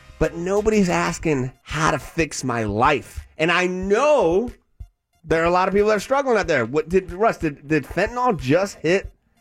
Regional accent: Cuba; now in United States; it happened in my home country of Cuba.

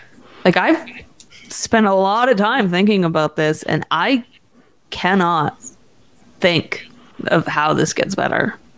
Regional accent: Vancouver, British Columbia, Canada; because I grew up in Vancouver, and in Vancouver, there was always these scientists who were predicting the next big earthquake.

